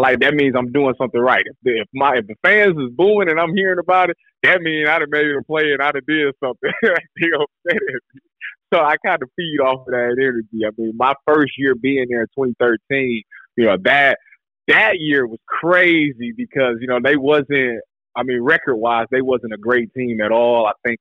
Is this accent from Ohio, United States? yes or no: yes; Ohio, United States; I mean, for me, I mean, yeah, growing up in Ohio, I thought, you know, Ohio had great football.